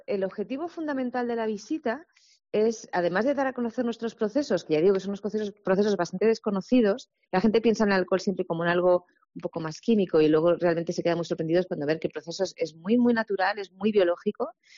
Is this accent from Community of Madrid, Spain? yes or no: no; Segovia, Castile and León, Spain; pero ahora ya sí que yo, que soy de Segovia